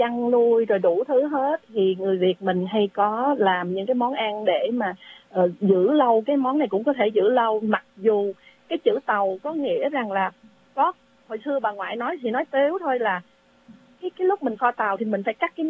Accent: Southern Vietnam, Vietnam; mình là dân miền Nam đó

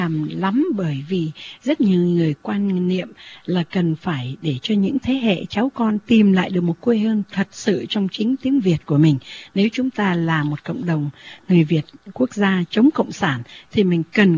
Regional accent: Northern Vietnam, Vietnam; có lẽ tại vì mình là người Bắc mà luôn luôn nói chuyện bao giờ cũng dạ.

